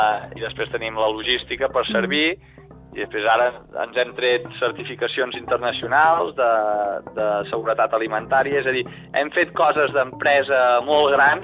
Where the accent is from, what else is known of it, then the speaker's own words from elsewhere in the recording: Catalonia, Spain; som del Ripollès, som de Can de Manu.